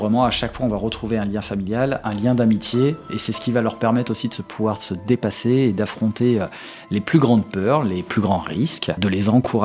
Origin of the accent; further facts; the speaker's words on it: Villefranche-sur-Saône, Auvergne-Rhône-Alpes, France; Eh bien, je suis né en Calade. J'ai vécu toute ma vie en Calade. J'ai fini mes études sur Lyon. Et ensuite, j'ai travaillé et je travaille encore d'ailleurs sur la région caladoise.